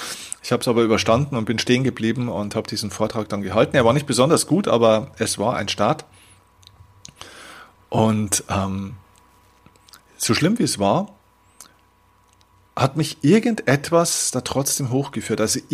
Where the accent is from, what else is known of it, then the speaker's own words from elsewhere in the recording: Vilsbiburg, Bavaria, Germany; in meiner Heimatstadt Vilsbiburg, eine kleine 10.000, damals 10.000 Einwohner, Gemeinde